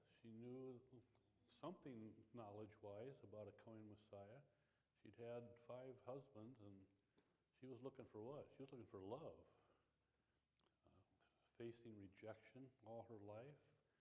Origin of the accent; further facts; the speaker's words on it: Iowa, United States; I'm from Iowa, born 1950.